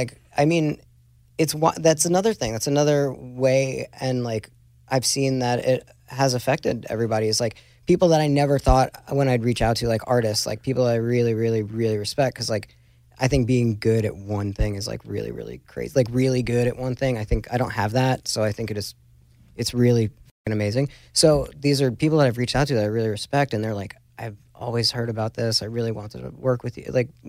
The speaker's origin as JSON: {"language": "English", "region": "New York", "country": "United States", "said": "No, I'm from New York, but I was like, okay."}